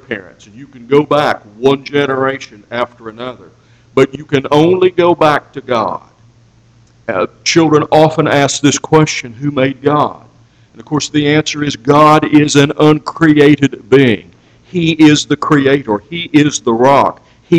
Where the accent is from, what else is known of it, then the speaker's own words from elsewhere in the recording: Kansas, United States; And I was raised in the West, at least the Midwest. I was raised out on the flat plains of Kansas